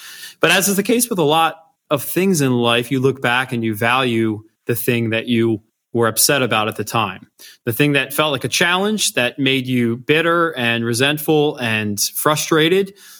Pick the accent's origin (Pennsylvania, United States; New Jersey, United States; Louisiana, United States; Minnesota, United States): Pennsylvania, United States; So, I grew up in Lancaster County. I grew up on a farm.